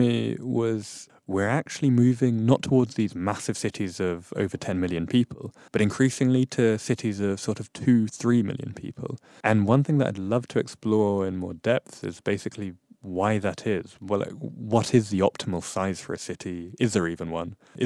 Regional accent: England, United Kingdom; now in Germany; I grew up in England and then moved to Germany a couple of years ago.

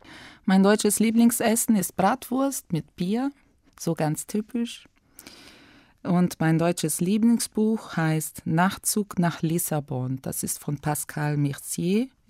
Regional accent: Rio de Janeiro, Brazil; German is a second language; ich komme aus Brasilien, aus der Stadt Rio de Janeiro und bin 1967 geboren.

